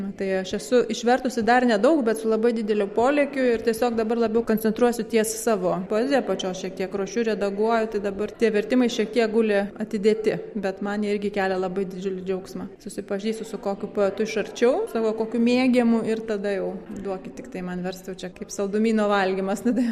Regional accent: Anykščiai, Utena County, Lithuania; now in Ulvik, Norway; Aš kilusi iš Anykščių, literatūros sostinės, bet taip gyvenimas dabar nuvedė mane į kitą mažą, dar mažesnį miestelį Ulvike, vakarų Norvegijoje.

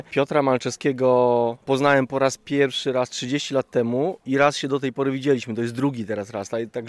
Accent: Podlaskie Voivodeship, Poland; moved away as an adult; now in Gdańsk, Poland; pochodzę z Podlasia, od ponad 10 lat mieszkam w Gdańsku.

